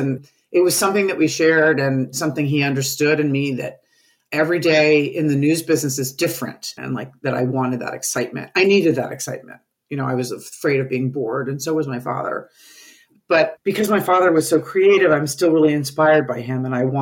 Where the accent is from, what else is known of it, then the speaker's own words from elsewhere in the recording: New York, United States; But, you know, I grew up in New York.